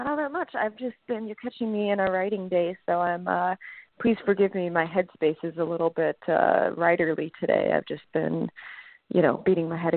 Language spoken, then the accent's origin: English; Chicago, Illinois, United States; It takes place in Chicago, which is my hometown